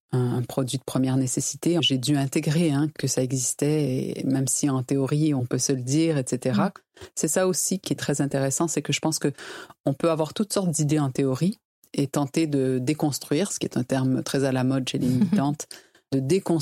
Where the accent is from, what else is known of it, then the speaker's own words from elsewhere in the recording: Quebec, Canada; Moi, je suis québécoise, par exemple